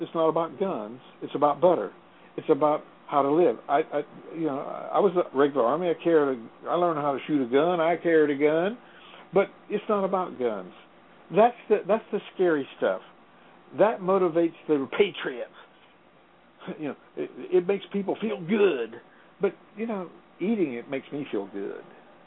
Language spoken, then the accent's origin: English; the South, United States; Well, it's basic. But I grew up in the South.